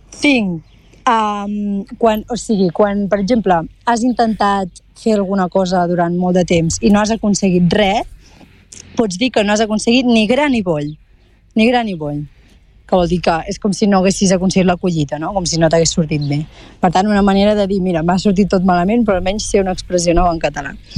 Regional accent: Girona, Catalonia, Spain; accent: Girona; al final el meu accent és de Girona, sóc de Girona i no m'agrada canviar-lo per l'entorn on visc

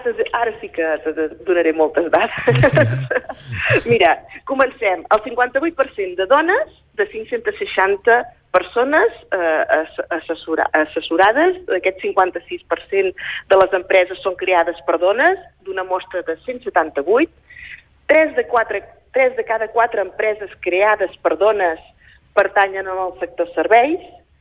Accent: Serra de Daró, Catalonia, Spain; born or raised there

